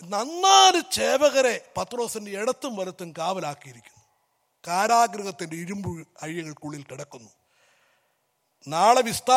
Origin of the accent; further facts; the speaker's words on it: Manarcad, Kerala, India; കോട്ടയം ഡിസ്ട്രിക്റ്റിൽ, അതിന് തൊട്ട് സമീപമുള്ള 5 മൈൽ മാത്രം വ്യത്യാസമുള്ള സ്ഥലമാണ് മണർകാട്. അവിടെയാണ് ഞാൻ ജനിച്ച് വളർത്തപ്പെട്ടത്.